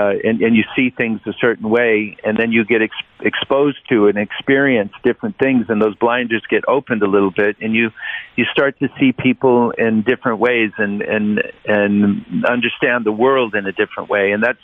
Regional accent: United States; I grew up on the west side of the Mississippi, and the education system is quite different

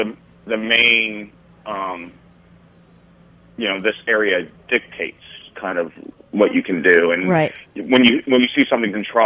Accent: Brooklyn, New York, United States; I'm from Brooklyn.

